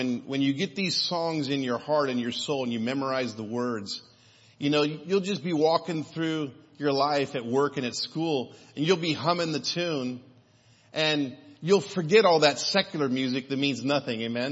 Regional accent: Kansas, United States; when I was raised in Wyandotte County in an atheist family

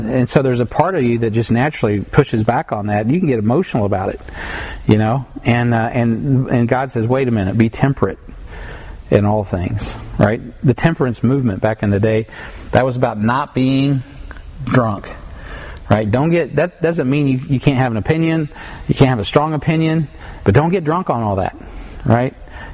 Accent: United States; as an American and as a Christian, as a patriot

